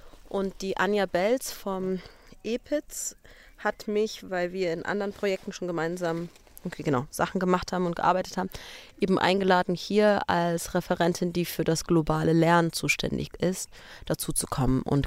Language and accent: German; Ethiopia; German is a second language; ich bin aus Äthiopien, Ich bin dort geboren und aufgewachsen.